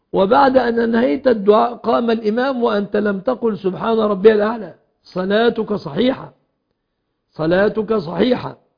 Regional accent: Egypt

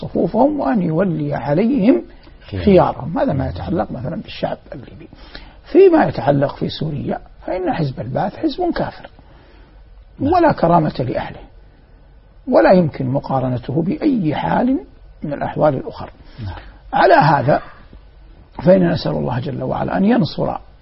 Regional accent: Saudi Arabia; now in Doha, Qatar; لبلدي الأم ووطني الغالي المملكة العربية السعودية

